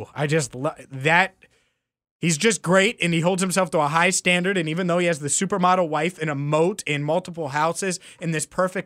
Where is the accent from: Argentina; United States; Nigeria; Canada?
United States; Cincinnati, Ohio; Look, I'm from Cincinnati. We don't like the Steelers.